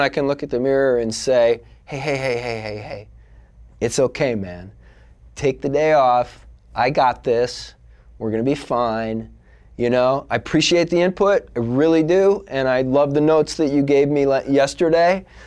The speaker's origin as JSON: {"language": "English", "region": "Midwest", "country": "United States", "said": "Because I'm from the Midwest and we don't have that, so you just say he's just low key."}